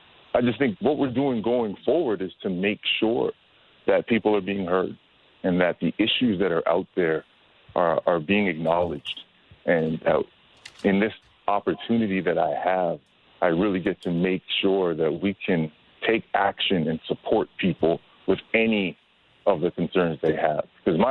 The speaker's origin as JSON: {"language": "English", "town": "Mississauga", "region": "Ontario", "country": "Canada", "tie": "born or raised there", "also_born_or_lived": "Brampton", "said": "growing up in Mississauga and Brampton, going to Windsor"}